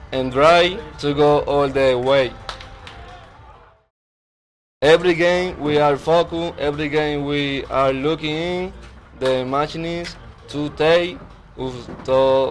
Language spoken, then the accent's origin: English; La Romana, Dominican Republic; I'm from La Romana, Dominican Republic.